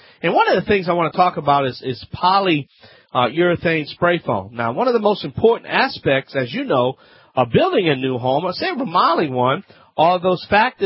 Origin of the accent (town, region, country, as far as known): Louisiana, United States